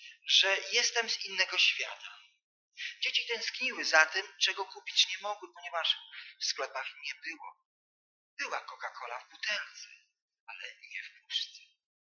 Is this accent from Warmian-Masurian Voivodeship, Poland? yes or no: no; Wrocław, Lower Silesian Voivodeship, Poland; Pochodzę z Wrocławia.